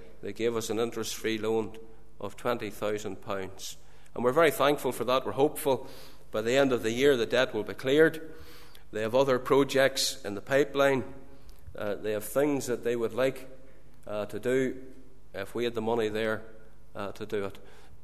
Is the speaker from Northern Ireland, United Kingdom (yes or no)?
yes; Saintfield, Northern Ireland, United Kingdom; Well, I didn't think I should tell her I was from Saintfield.